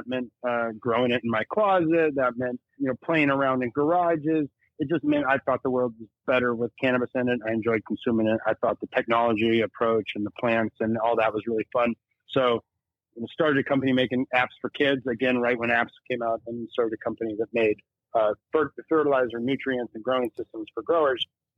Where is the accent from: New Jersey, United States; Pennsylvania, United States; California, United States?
California, United States; Santa Barbara; I sailed for 2 years from Santa Barbara, which is my hometown, down to New Zealand.